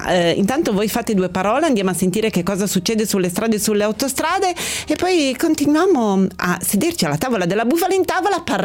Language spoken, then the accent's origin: Italian; Turin, Piedmont, Italy; io sono nata e cresciuta a Torino, nonostante abbia per il 50% sangue siciliano